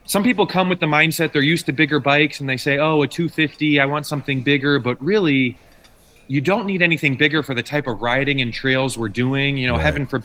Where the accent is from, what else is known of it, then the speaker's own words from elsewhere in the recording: Chicago, Illinois, United States; I'm from Chicago, Ted, and like, I feel safer in Tanzania than I ever do, living in Chicago.